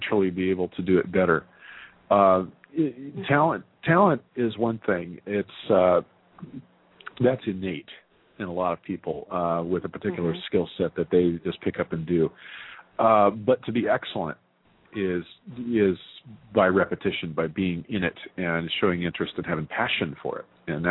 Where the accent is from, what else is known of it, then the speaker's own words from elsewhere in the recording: Paradise, California, United States; I grew up in the Sierra Nevadas in a town called Paradise, and you probably saw it. It actually mostly burned down here a couple of years ago.